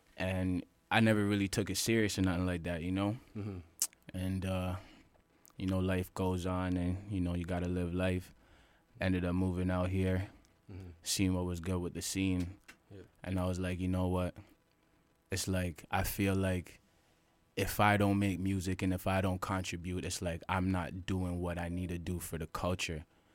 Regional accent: Toronto, Ontario, Canada; It's in the west end of Toronto. And I mean, south side of Jane Street, that's where I'm from, you know. It's one of the most, like, you know, impoverished parts of Toronto. I mean, it's all metro housing

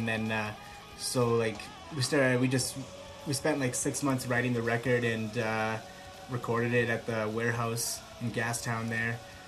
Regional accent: Ontario, Canada; we're actually from Northwestern Ontario, and we all just like we're all kind of like hometown buddies. We all grew up together

